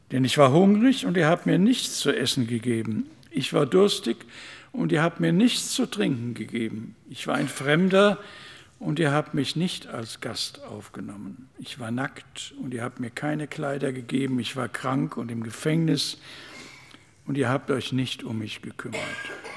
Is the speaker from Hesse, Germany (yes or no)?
yes; Frankfurt, Hesse, Germany; die auf Frankfurt, da kommen wir her, aus Frankfurt, auf Frankfurts Straßen gefallen sind